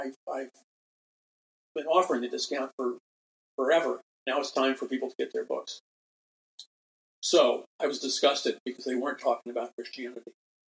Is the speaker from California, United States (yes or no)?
no; New York City, New York, United States; I'm from New York City.